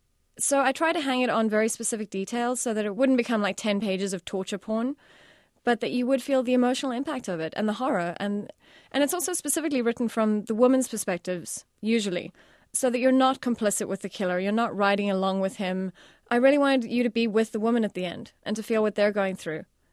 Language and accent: English; South Africa; I think, especially being a South African